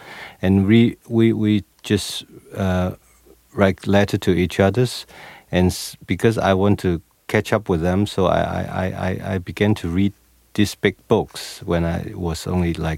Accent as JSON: {"language": "English", "country": "Hong Kong", "tie": "born or raised there", "said": "when we moved to Hong Kong, I was only 5 and my father was working in a nightclub."}